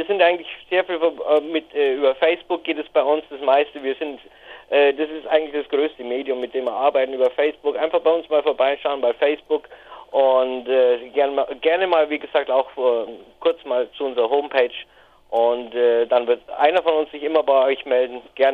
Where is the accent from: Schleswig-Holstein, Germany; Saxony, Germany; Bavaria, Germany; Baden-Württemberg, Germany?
Bavaria, Germany; born there; nach Bayern, wo wir alle herkommen, also die meisten von uns zum Beispiel, drei, Steffen, Stefan und ich, wir sind der gebürtige Bayern